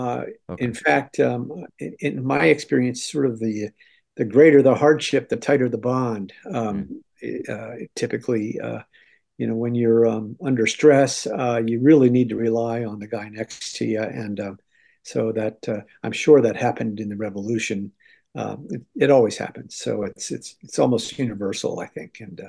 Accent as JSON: {"language": "English", "town": "Newark", "region": "New Jersey", "country": "United States", "tie": "born or raised there", "said": "I did as a kid because I grew up in Newark and I knew a little bit about Kirkwood"}